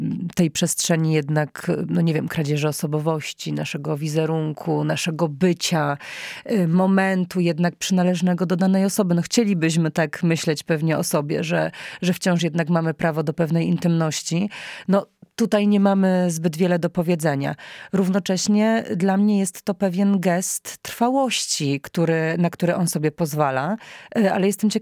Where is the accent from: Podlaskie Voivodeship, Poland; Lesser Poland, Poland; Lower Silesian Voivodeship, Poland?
Lesser Poland, Poland; Gorlice; Ja jestem z Gorlic, jak być może część z państwa pamięta